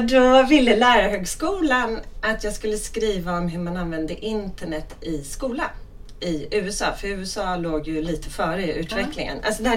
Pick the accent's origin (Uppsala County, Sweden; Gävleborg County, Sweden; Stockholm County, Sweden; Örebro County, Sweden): Stockholm County, Sweden; Stockholm; Jag är född i Vasastan, uppvuxen i Vasastan, så ett riktigt sånt asfaltsbarn.